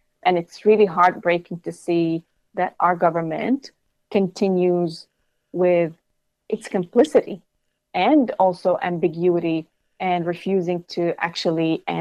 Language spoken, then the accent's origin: English; Australia; we as Australian citizens are not also complicit in the ongoing genocide.